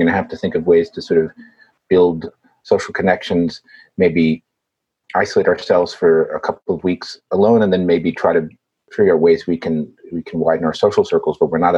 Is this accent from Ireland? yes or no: no; New York City, New York, United States; So New York is not a bad place. I think as a New Yorker, I think it's a fine place to live.